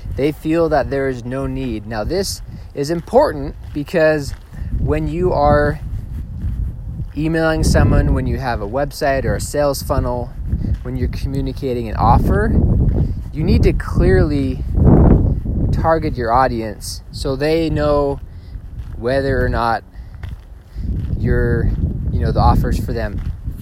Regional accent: Boston, Massachusetts, United States; I grew up in the Boston area, so he was in Hingham, Massachusetts. He was a guy we like to follow growing up.

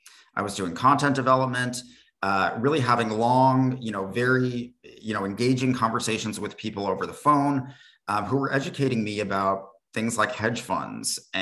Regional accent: California, United States; I was raised in California and was kind of just ready for a change.

